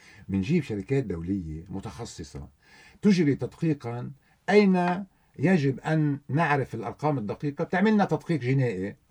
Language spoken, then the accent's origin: Arabic; Lebanon